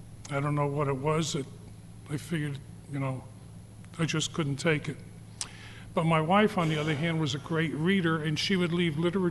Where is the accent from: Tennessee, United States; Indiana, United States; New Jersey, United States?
New Jersey, United States; Linden; also born or lived in Rahway / Clark; I was born in Rahway, New Jersey, raised in Linden and Clark, New Jersey. I have two older sisters.